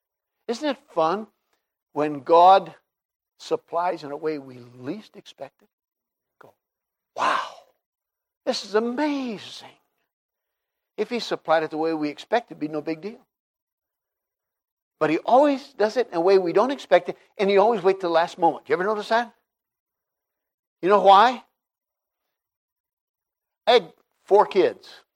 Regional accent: Brazil; English is a second language; growing up in Brazil, I never thought we were poor.

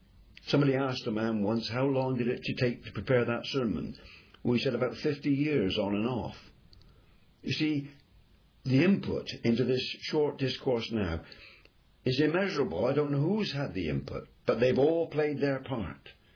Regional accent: England, United Kingdom; Now, in my country, I'm an Englishman. I'm not in the Church of England

